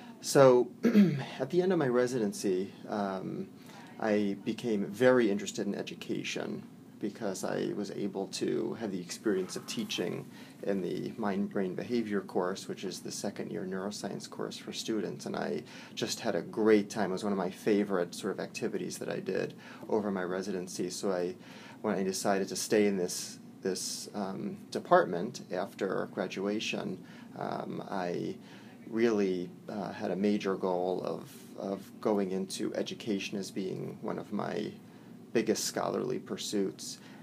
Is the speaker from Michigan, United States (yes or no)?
no; Long Island, New York, United States; now in Rochester, United States; I'm from Long Island, and I came up to this area for college. I went to a college in SUNY Geneseo, and after that went back down to NYU